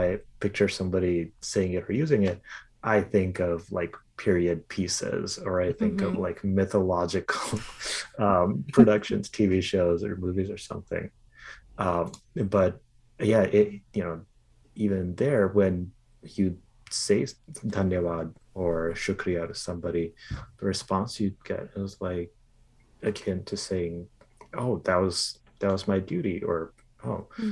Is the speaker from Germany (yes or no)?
no; India; now in Canada; growing up in India to not think too much of like saying the words to mean thank you. But that changed drastically when I moved to Canada